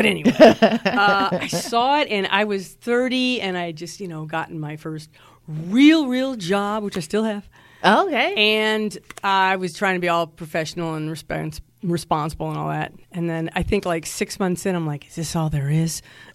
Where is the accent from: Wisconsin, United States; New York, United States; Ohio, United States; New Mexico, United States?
Wisconsin, United States; I'm from Wisconsin, and we're a thick people, and I had some self-deprecating humor.